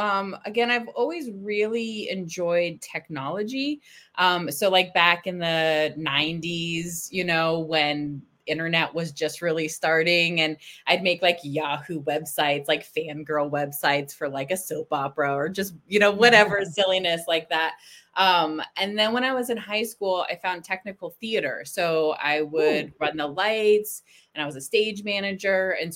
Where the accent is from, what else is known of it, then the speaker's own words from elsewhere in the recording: San Francisco, California, United States; And I'm living in Texas, but I'm from San Francisco, and I have two kitties that I love.